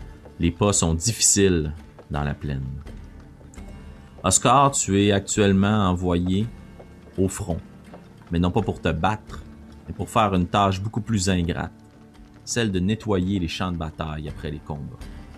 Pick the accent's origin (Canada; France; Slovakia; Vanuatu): Canada; Shawinigan, Quebec; une entreprise de chez nous à Shawinigan, en Mauricie